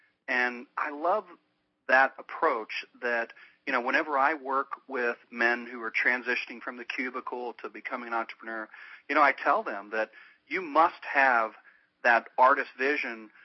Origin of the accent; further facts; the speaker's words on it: Arkansas, United States; You know, growing up in Arkansas, I remember when he was at Oklahoma.